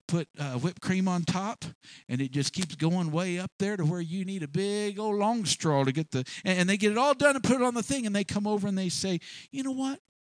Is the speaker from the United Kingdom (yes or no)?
no; Ireland; Because you know I'm Irish and I've got a temper.